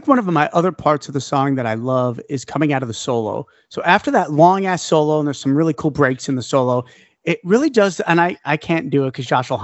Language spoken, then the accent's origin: English; New York, United States; accent: New York; Ooh, my accent came out there a little bit. My New York accent.